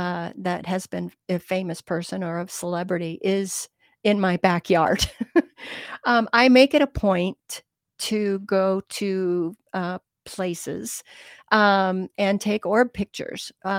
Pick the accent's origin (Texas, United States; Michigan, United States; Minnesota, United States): Michigan, United States; I'm from Michigan, so I know what he looks like.